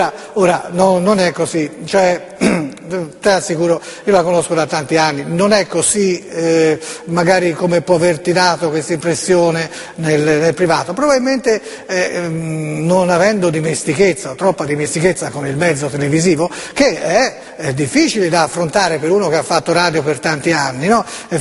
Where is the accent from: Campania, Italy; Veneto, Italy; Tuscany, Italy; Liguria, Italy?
Tuscany, Italy; Florence; io sono fiorentino